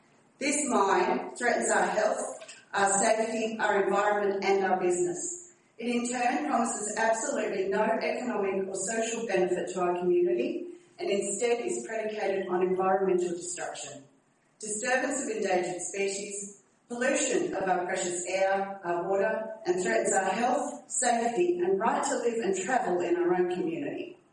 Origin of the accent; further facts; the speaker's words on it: Western Creek, Tasmania, Australia; I grew up in Western Creek, attended Deloraine High School, and returned to this community after completing my university degree.